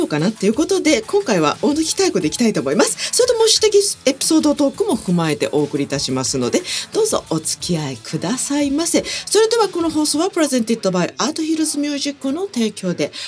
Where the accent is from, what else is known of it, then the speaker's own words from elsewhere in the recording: Kinki, Japan; 私たち、近畿の人間にとっては毎週深夜に聞いてたな